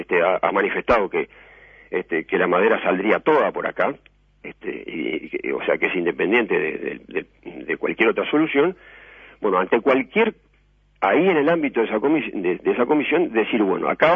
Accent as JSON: {"language": "Spanish", "country": "Uruguay", "said": "acá el tema es un problema nacional del cual yo como ciudadano uruguayo no puedo estar exento."}